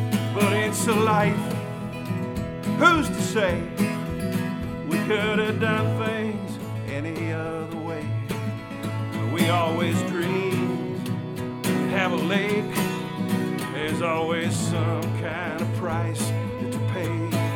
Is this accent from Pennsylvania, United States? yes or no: no; Indiana, United States; I am also from Southern Indiana.